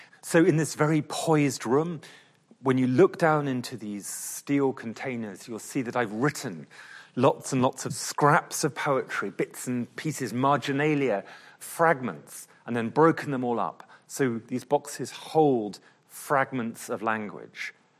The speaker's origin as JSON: {"language": "English", "region": "England", "country": "United Kingdom", "said": "when I think about being English, I want to break things."}